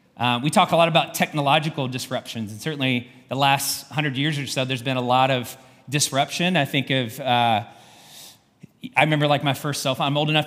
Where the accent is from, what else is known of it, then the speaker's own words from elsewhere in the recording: the South, United States; now in Indianapolis, United States; I grew up in the South and pretty much made a promise with God that I would never go north of the Ohio River.